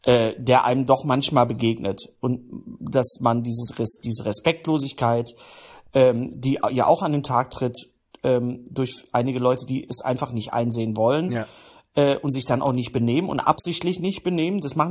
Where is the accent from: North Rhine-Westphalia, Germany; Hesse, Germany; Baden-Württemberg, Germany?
North Rhine-Westphalia, Germany; da mache ich mir als Wessi natürlich auch Gedanken, wenn ich so sage, wo komme ich eigentlich her? Ich komme ja auch nicht, ich sage ja auch nicht, ich bin Nordrhein-Westfale. Oder ich würde auch nie sagen, ich komme aus Nordrhein-Westfalen